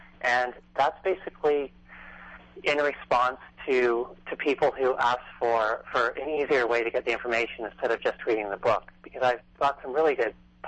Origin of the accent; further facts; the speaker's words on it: Vancouver, British Columbia, Canada; I'm from Vancouver, so it started off in Canada.